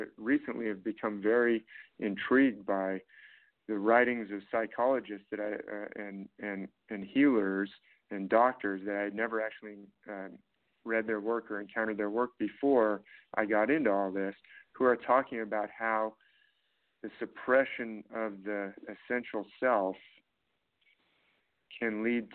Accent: California, United States; I'm in California. I grew up in California

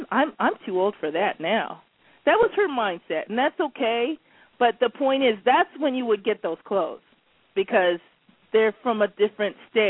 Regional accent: Washington, United States; born there; I was born in Washington State, but my family's from the South. They're from Louisiana, Shreveport, Louisiana, and they migrated here... sort of in a group.

